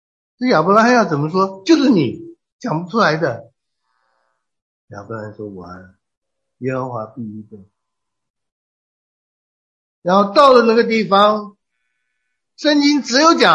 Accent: China; 我们中国人孔子都说，父亲小杖则受，大杖则走。

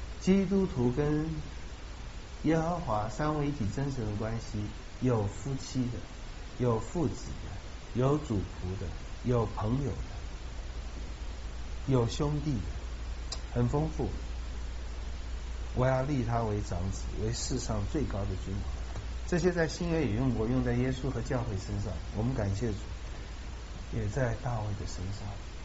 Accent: China; 我们中国人做了王当然就是盖宫殿了

